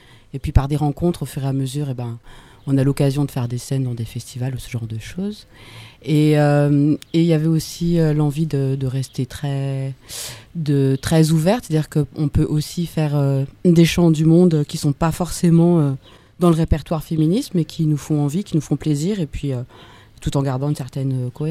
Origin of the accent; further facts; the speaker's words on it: Saint-Étienne, Auvergne-Rhône-Alpes, France; Oui. Oui, on est stéphanoise.